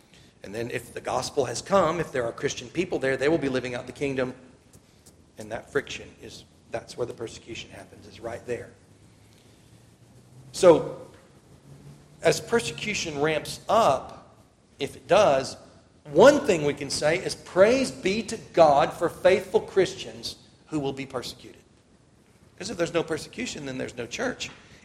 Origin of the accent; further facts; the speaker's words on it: United States; I'm an American.